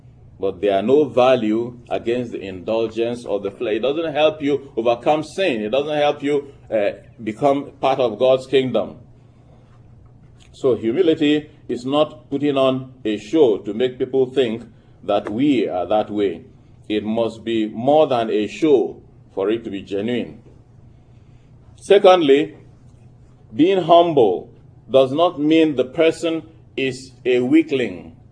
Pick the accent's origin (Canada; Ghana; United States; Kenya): Ghana; I was sent to my home country, Ghana.